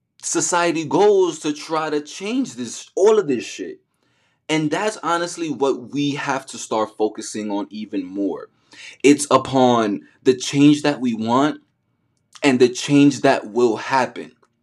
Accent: New York City, New York, United States; Me growing up in the Bronx, in the hood, as a Dominican kid.

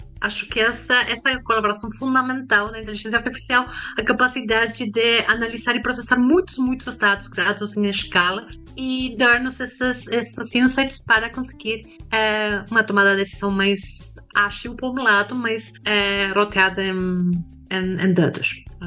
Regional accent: Argentina; Portuguese is a second language; now in Spain; Eu sou argentina, mas estou morando na Espanha agora.

